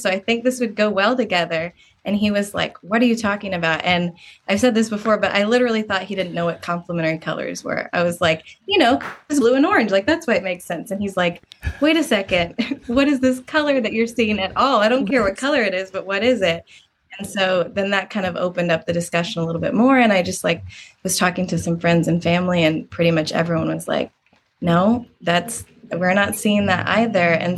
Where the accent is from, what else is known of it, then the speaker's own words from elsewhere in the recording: Kansas City, Missouri, United States; now in Brooklyn, United States; I've been living in Brooklyn for the past 4 years. I grew up in Kansas City in Missouri.